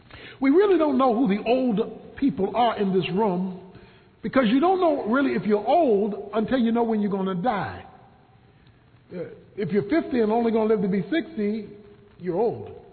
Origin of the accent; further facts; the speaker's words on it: Baltimore, Maryland, United States; My favorite game growing up in Baltimore, Maryland was Monopoly. I love Monopoly because it was the only time in the hood I got to own property.